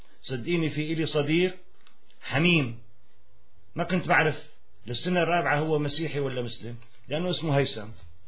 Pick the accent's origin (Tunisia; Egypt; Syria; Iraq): Syria; أنا ابن سوريا وكلياتنا أولاد سوريا